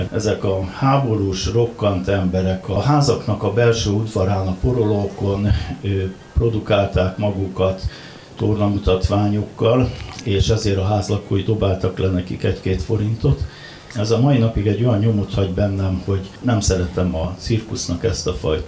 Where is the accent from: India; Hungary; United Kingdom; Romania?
Hungary; Budapest; Gyakorlatilag a 60-as évek Budapestje egy nagyon háború utáni, nagyon kibontakozó világ volt. Mi ilyen klótgatyás kulcsos gyerekként nőttünk föl, tehát lógott a nyakunkba a lakáskulcs